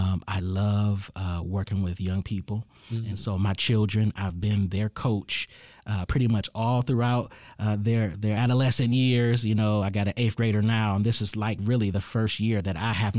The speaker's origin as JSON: {"language": "English", "town": "Ypsilanti", "region": "Michigan", "country": "United States", "said": "Okay, so I am from Ypsilanti."}